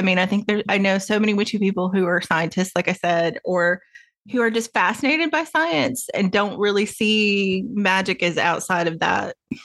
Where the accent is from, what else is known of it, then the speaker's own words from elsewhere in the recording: Tennessee, United States; now in California, United States; I mean, growing up in the South, in East Tennessee, thunderstorms, regular, part of life. Where I'm in California, I think I've heard thunder one time in 3 years.